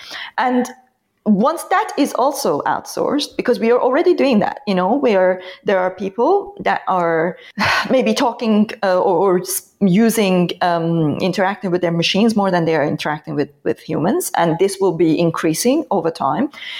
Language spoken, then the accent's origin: English; Iran; Don't forget, I come from Iran, right? Dictatorship. No, I'm joking.